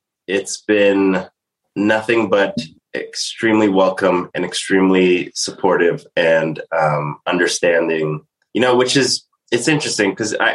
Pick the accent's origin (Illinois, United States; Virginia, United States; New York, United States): New York, United States; Staten Island; I'm from Staten Island, New York.